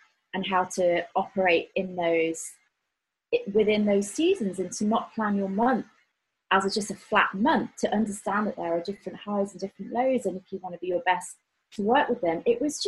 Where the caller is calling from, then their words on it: London, United Kingdom; I'm joining you from Hackney in London, in the east part of London.